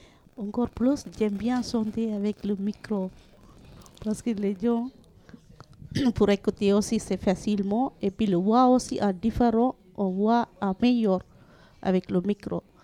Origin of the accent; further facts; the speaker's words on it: Sri Lanka; je viens de Sri Lanka.